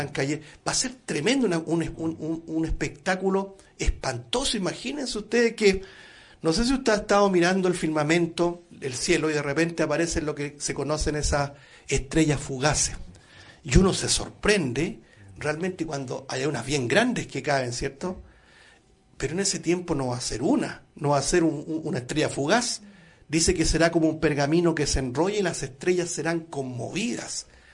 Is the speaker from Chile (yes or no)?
yes; Chile; Nosotros como chilenos tenemos harta experiencia en terremotos